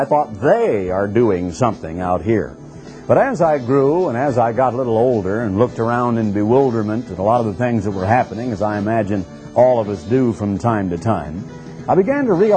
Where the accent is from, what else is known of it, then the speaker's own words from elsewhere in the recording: Oregon, United States; You know, I was born in Oregon. I had the opportunity as a boy to pedal a bicycle just out of the environs of a small town of about 25,000